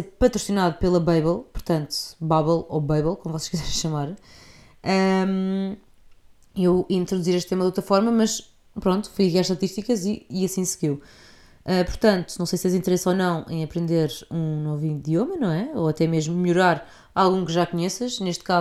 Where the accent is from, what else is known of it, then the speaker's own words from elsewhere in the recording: Porto, Portugal; born there; o Porto foi onde eu nasci e fico mesmo feliz por sentir que o pessoal do Porto me ouve.